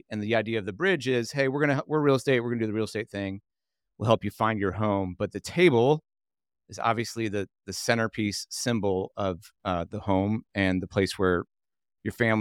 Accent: Kentucky, United States; I grew up here in Northern Kentucky with met my wife through the ministry of Young Life.

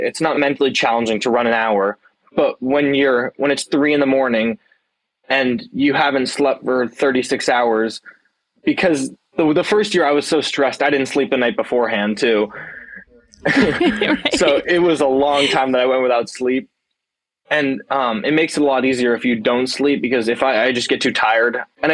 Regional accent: Lake Oswego, Oregon, United States; I'm from Lake Oswego, Oregon.

